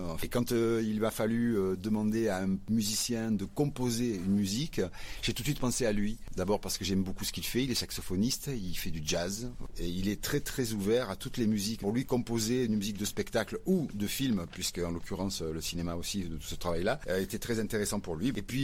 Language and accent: French; Marseille, Provence-Alpes-Côte d'Azur, France; Oui, alors je suis de Marseille, donc ce qui veut dire que je suis pas très très loin.